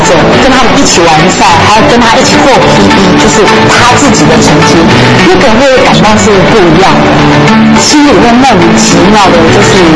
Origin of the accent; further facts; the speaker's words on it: Taiwan; 我是台湾人。